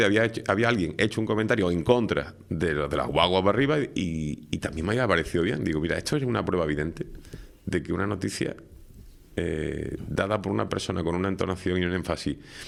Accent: Canary Islands, Spain; O es que llegaron ayer a Tenerife y saben cómo somos los tinerfeños.

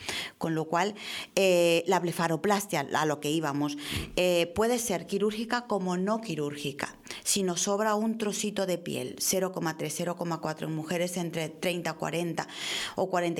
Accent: Ica, Peru; y en mi tierra, en Ica, que he estado y he disfrutado un montón

